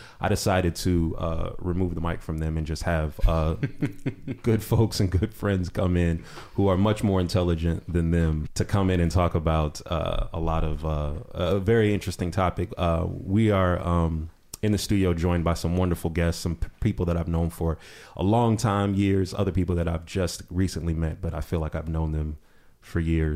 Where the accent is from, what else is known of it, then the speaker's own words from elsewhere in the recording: Midwest, United States; But I'm from the Midwest, so it's weird.